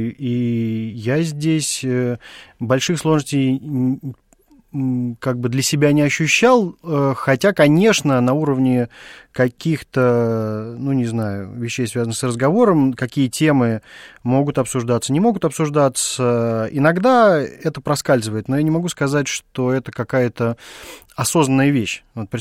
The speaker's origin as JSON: {"language": "Russian", "region": "Moscow", "country": "Russia", "said": "потому что я сам из Москворечья"}